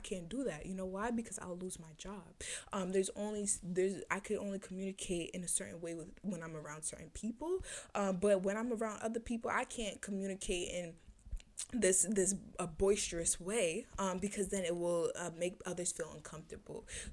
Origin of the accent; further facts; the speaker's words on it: Boston, Massachusetts, United States; I'm from Dorchester, like, I'm from Boston, but I was raised in Dorchester, you know.